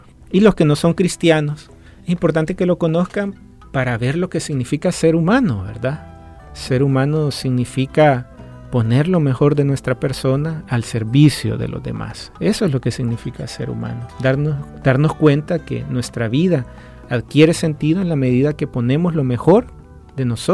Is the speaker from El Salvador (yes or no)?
yes; El Salvador; Creo que como salvadoreño a mí me llena de esperanza, me anima a seguir creyendo y luchando por la paz, creer que es posible la reconciliación en El Salvador.